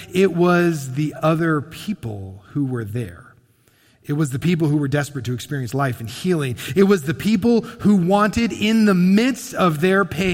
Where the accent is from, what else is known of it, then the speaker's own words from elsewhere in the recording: Dallas, Texas, United States; I was being told that I was a guy from Texas, from Dallas area.